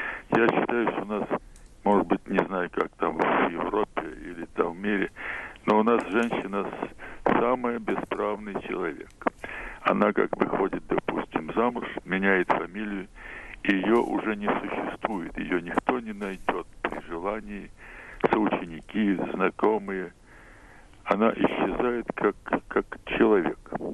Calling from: Kyiv, Ukraine; Мене Київ

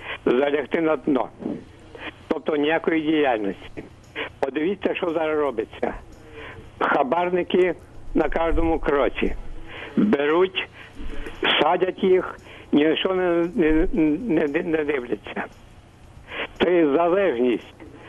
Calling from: Ternopil Oblast, Ukraine; місто Залізьке, Тернопільської області.

